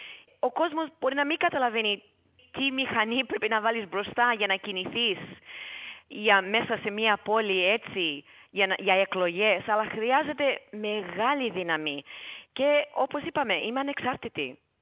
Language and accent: Greek; Greece; now in Australia; εγώ είμαι Ελληνίδα